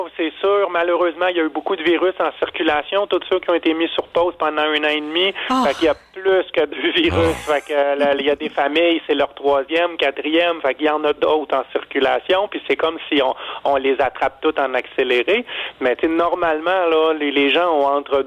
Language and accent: French; Quebec, Canada; comment ça allait frapper là, rendu chez nous au Québec.